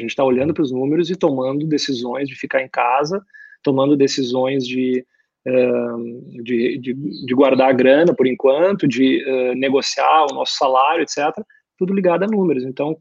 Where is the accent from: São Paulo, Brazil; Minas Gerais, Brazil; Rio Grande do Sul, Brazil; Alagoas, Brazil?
Rio Grande do Sul, Brazil; Santo Ângelo; now in Porto Alegre, Brazil; Porque quando eu venho de Santo Ângelo para cá, eu não conseguia pagar uma faculdade em Porto Alegre, uma PUC.